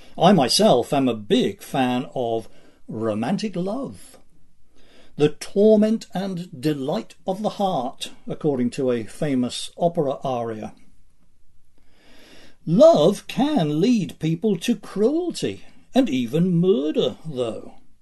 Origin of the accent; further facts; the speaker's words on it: Northampton, East Midlands, United Kingdom; also born or lived in London; my hometown of Northampton